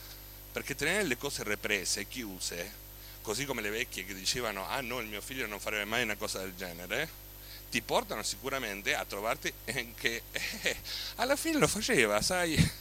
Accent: Argentina; Italian is a second language; Io vengo dall'Argentina, dove la malattia è stata trattata come la peste rossa.

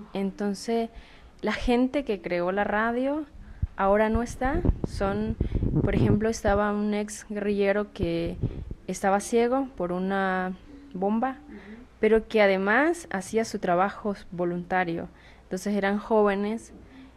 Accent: Cabañas, El Salvador; Sí, vengo del departamento de Cabañas, al norte de El Salvador, justo en la frontera con Honduras, de Radio Victoria.

